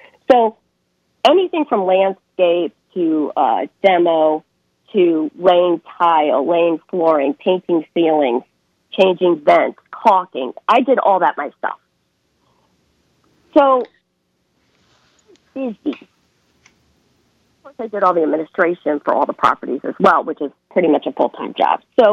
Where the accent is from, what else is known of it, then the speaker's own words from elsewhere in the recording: New York, United States; now in Charlotte, United States; Well, I grew up on Long Island. I grew up on North Shore of Long Island. And then I went to school in Indiana.